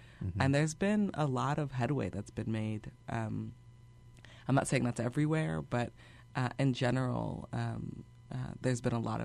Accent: United States; growing up in America, the unfortunate part is how much America has divorced itself from its history, and that's on purpose.

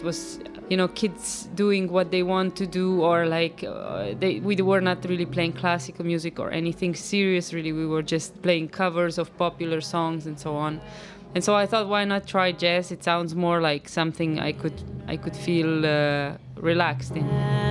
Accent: Slovenia; now in Amsterdam, Netherlands; I come from Slovenia and I'm a pianist and composer now based in Amsterdam. Since the last 13 years I live in the Netherlands.

